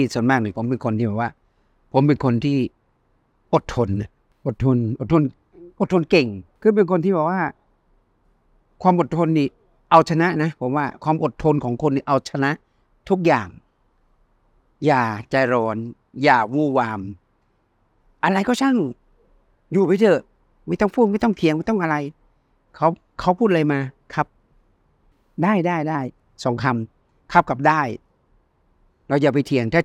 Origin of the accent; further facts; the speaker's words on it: Nikhom Kham Soi, Mukdahan, Thailand; ป็นอำเภอนิคมคำสร้อยอำเภอผม